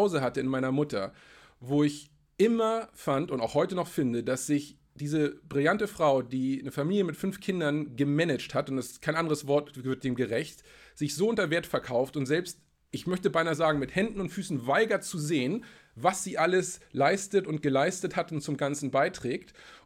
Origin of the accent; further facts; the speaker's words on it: Germany; in Deutschland, wo ich aufgewachsen bin, wo Arbeit anstrengend und entbehrungsreich sein muss